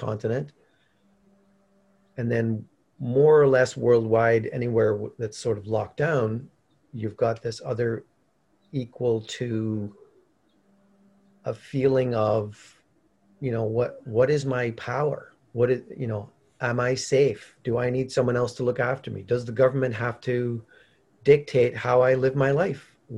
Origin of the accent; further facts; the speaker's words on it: Northern Ireland, United Kingdom; I was born in 64. So, you know, the civil rights stuff. And then I grew up in Northern Ireland.